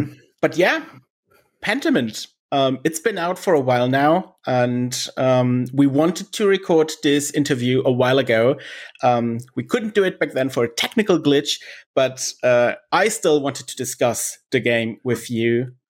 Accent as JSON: {"language": "English", "country": "Germany", "said": "I'm from Germany, as you have heard, and today's game is also from Germany."}